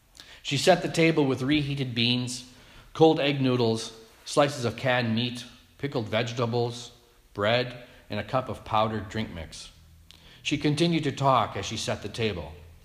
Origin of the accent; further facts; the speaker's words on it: Canada; born there; I'm a Canadian-born Mennonite, which is an ethnic religious group with Russian and Germanic roots.